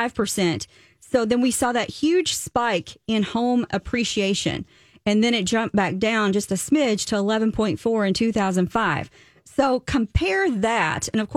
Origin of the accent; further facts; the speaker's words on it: the South, United States; Okay, so I am from the South. I do like spicy food.